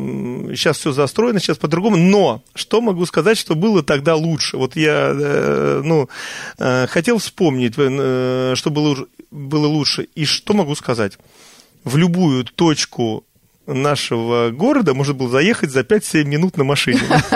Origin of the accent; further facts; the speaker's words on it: Bykovo, Moscow Oblast, Russia; вся моя жизнь связана с Раменским районом, сейчас с Раменским городским округом. Все детство я провел в Быково и пошел туда в первый класс, в 15-ю Быковскую школу. И в 1986 году я уже переехал в микрорайон Холодово, к нам в город